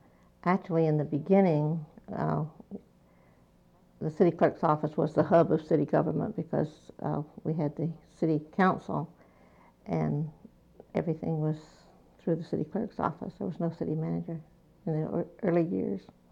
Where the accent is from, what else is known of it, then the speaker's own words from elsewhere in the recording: Tennessee, United States; now in Boynton Beach, United States; I came from Tennessee originally, but Florida farming is entirely different than anywhere else, I think.